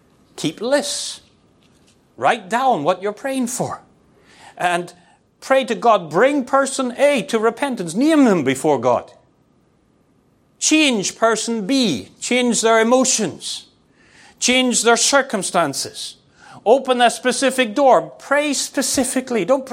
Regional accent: Ireland; When I was a boy growing up in Ireland

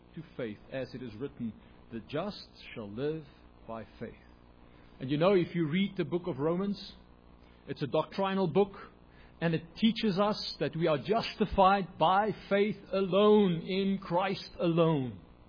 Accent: South Africa; I remember that I grew up in the Afrikaner community. Afrikaner community, very religious.

